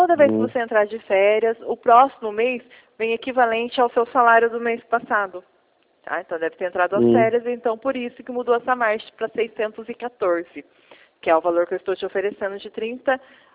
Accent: Mogi Guaçu, São Paulo, Brazil; Como eu sou daqui de Mogi Guaçu

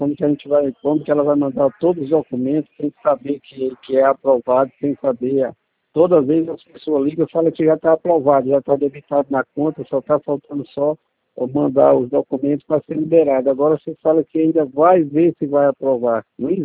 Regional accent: Leme, São Paulo, Brazil; eu sou daqui do interior de São Paulo, da cidade de Leme.

